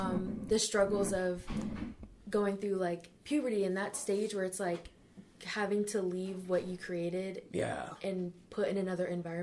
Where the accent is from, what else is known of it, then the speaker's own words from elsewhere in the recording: Illinois, United States; born there; I was born in Illinois.